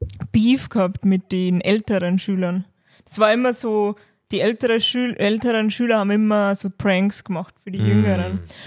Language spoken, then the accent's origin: German; Austria; da gibt es sicher keine so guten Landjäger und so gute Gläserl wie bei uns in Österreich.